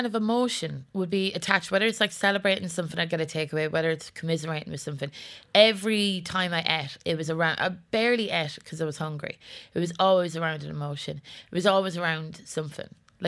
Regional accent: Leinster, Ireland; I grew up in the Celtic Tiger. I grew up with, like, poor Glenda Gilson shivering in a bikini at the top of Grafton Street.

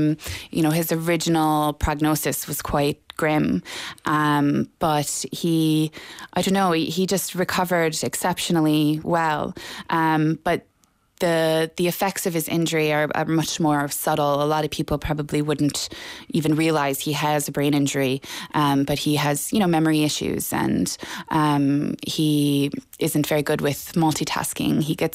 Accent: United States; now in Ireland; My husband's from Ennis Diamond, but obviously I'm from the States

